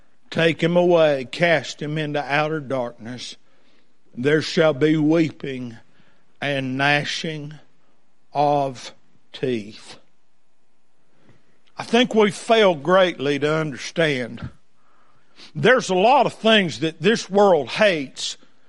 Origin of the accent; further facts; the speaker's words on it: Wilkes County, North Carolina, United States; See, I'm from Wilkes County, North Carolina.